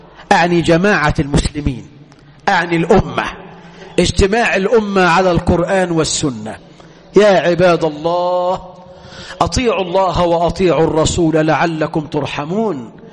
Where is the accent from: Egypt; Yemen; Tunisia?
Egypt; اللهم اجعل بلدنا مصر أمنا أمانا، رخاء سخاء